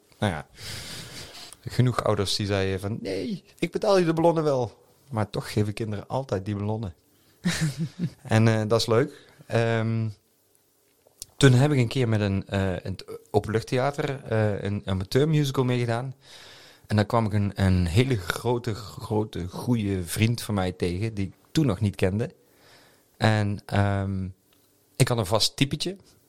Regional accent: Valkenburg, Limburg, Netherlands; also born or lived in Eindhoven; Ik ben wel opgegroeid hier in Valkenburg en omgeving. Geboren in Brabant, Eindhoven. Maar gestudeerd in Nijmegen

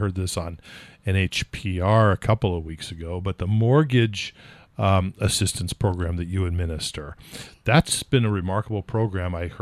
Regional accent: California, United States; now in New England, United States; I grew up in California in a relatively new community where it was literally not an issue.

